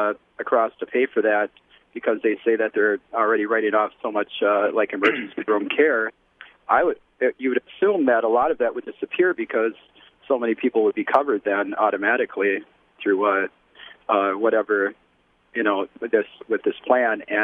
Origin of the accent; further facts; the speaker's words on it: Oshkosh, Wisconsin, United States; And I'm originally from Oshkosh. I moved back here to the state here about 10 years ago